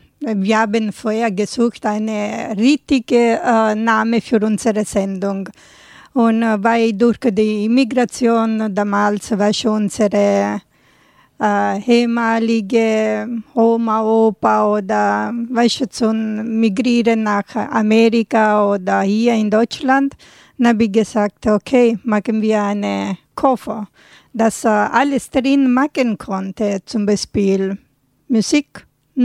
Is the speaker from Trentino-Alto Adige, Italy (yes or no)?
no; Apulia, Italy; German is a second language; Also, ich komme aus Apulien und Apulien ist die Absatz von einem Stiefel. Also andere Seite Sizilien und Kalabrien. Wir sind andere Seite Apulien und ich bin ganz unten in Südapulien